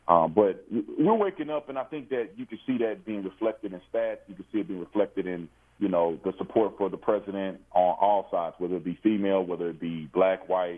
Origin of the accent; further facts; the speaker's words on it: Fort Worth, Texas, United States; Yeah, I grew up in Fort Worth, what I consider to be in and around what we call the hood my whole life.